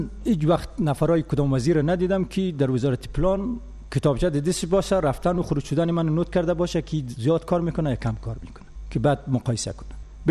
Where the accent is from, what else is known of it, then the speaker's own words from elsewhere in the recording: Afghanistan; من تنها افغان هستم